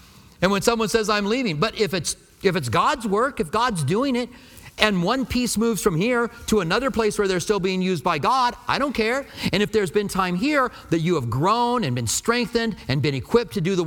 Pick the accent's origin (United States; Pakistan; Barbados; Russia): United States; Albuquerque, New Mexico; moved away as an adult; now in Tucson, United States; I grew up in Albuquerque. I'm like, I don't care if they have palm trees or not. And we came to Tucson and we began to do the study here.